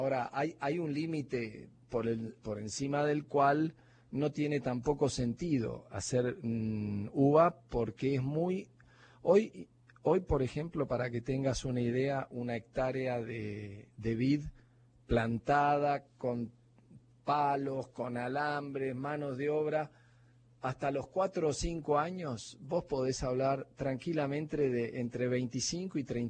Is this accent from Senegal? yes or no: no; Buenos Aires, Argentina; now in Jujuy, Argentina; No, yo soy porteño, estoy viviendo efectivamente acá hace unos 9 años.